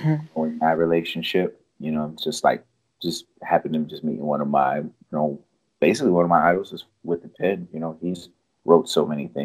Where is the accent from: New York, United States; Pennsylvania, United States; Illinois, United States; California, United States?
New York, United States; Rochester; I'm not from New York City. I'm from upstate, which is about four hours away. Rochester's about 4.5 hours away from New York.